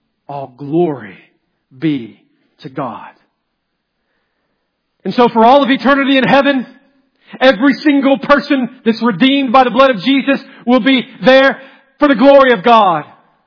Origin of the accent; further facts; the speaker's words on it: Georgia, United States; moved away as an adult; I grew up right here in Villart, Georgia. All I'd ever known was Praise Mill Baptist Church.